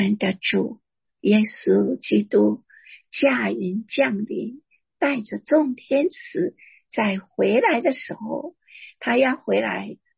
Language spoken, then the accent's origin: Chinese; Taiwan; 我们台湾刚刚在4月3号经历一次全台湾的天摇地动